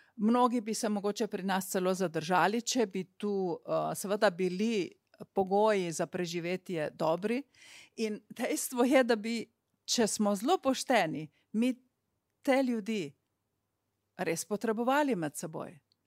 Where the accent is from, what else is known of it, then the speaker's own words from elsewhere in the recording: Primorska, Slovenia; Primorci smo navajeni več pomagati ljudem.